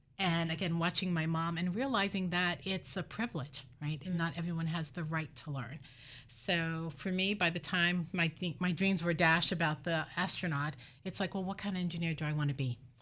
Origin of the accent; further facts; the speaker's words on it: Newark, New Jersey, United States; born there; So I was born in Newark, New Jersey.